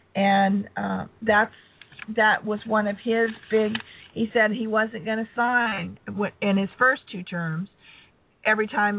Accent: Louisiana, United States; now in Oregon, United States; having been born and raised in Louisiana and having spent now the better part of my life in Oregon

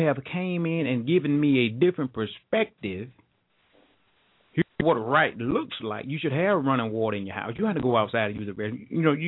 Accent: Mississippi, United States; I was born and raised in Mississippi.

